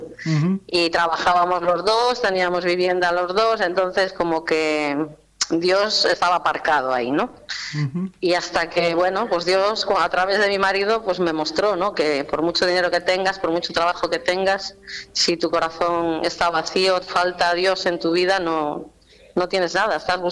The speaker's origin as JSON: {"language": "Spanish", "town": "Vigo", "region": "Galicia", "country": "Spain", "said": "Bueno, somos un pueblecillo, sí, de al lado, pero sí, somos gallegos."}